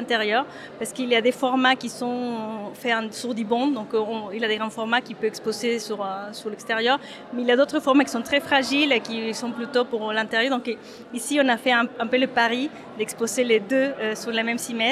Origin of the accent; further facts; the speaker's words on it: Mexico City, Mexico; now in France; je suis photographe, artiste photographe. Je suis d'origine mexicaine, enfin, je viens du Mexique, de la ville de Mexico. Ça fait 15 ans que j'habite en France